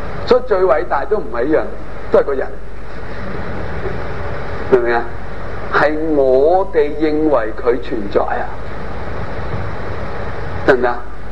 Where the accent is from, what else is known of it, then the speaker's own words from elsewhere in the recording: China; 但到我哋中国人谂咧就好麻烦嘅